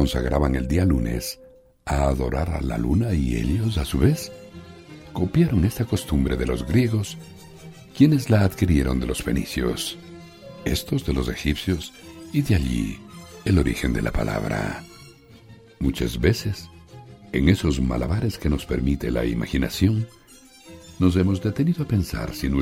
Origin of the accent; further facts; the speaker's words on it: Quito, Pichincha, Ecuador; como quiteño que soy